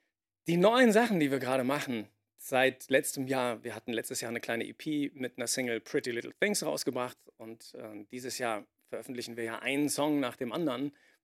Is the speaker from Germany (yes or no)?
yes; Frankfurt, Hesse, Germany; Wir kommen eigentlich aus Frankfurt am Main.